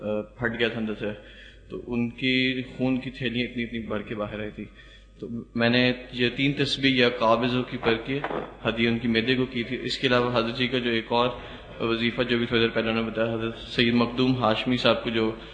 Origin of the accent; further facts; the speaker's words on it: Lahore, Punjab, Pakistan; لاہور سے تعلق ہے.